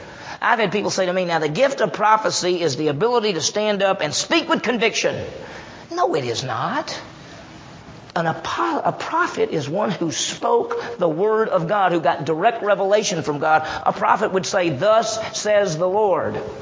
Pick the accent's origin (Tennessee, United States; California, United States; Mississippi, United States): Mississippi, United States; Meridian; I grew up in Mississippi. I grew up in Meridian, Mississippi, which had about 40,000, 50,000 people.